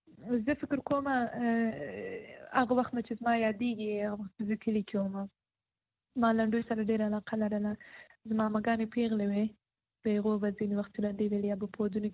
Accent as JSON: {"language": "Pashto", "region": "Paktia", "country": "Afghanistan", "also_born_or_lived": "Kabul", "said": "زه د پکتیا ولایت یم"}